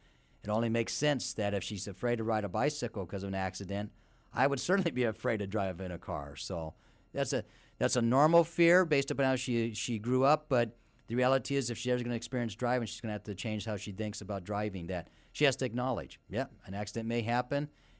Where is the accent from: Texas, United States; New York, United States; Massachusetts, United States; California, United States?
California, United States; accent: Californian; And so I just say it's from California. We don't know how to pronounce words. So that's my accent.